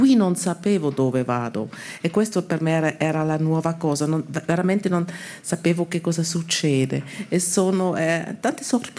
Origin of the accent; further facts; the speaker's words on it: Switzerland; io ho vissuto a Berlino come svizzera